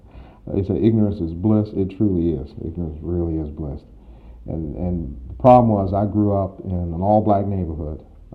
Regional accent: Atlanta, Georgia, United States; I grew up in Atlanta, Georgia. Went to the public schools there. Actually born and grew up in the city as opposed to one of the suburbs like most people do.

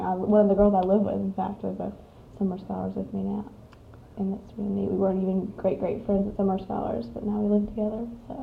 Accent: Atlanta, Georgia, United States; Oh, I'm from Atlanta, Georgia.

